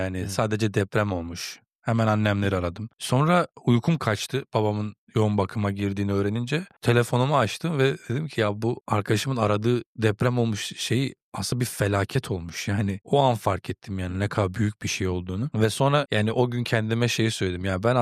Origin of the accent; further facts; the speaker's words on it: Mersin, Turkey; Mersin'de büyüdük ama öyle yani müstakil mahallelerdeydik.